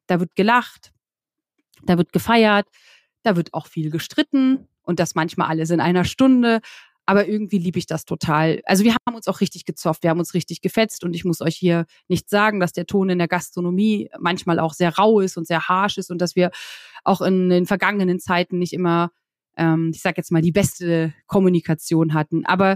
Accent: Lusatia, Germany; born there; moved away as an adult; ich wollte raus aus der Lausitz. Ich bin gebürtig aus der Lausitz und ich wollte irgendwie raus und ich wollte in die Welt

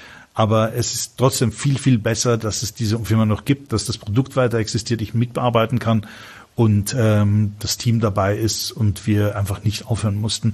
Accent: Vienna, Austria; Ich komme aus Wien, wir haben das Jammern erfunden.

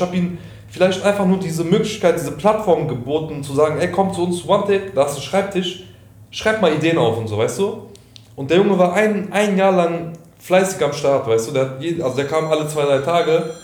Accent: Offenbach, Hesse, Germany; so, ich bin aus Offenbach

